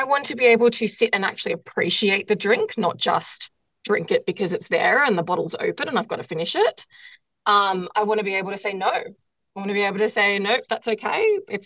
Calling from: Sydney, New South Wales, Australia; I'm from Sydney, Australia.

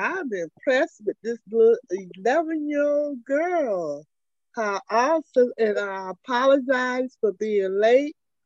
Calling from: Tampa, Florida, United States; I want to let you know I'm calling from Tampa, Florida

